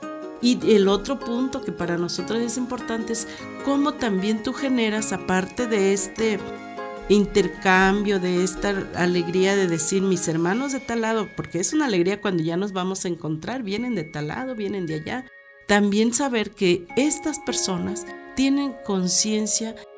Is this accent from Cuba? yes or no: no; Guerrero, Mexico; Yo soy de Guerrero, pero no soy indígena.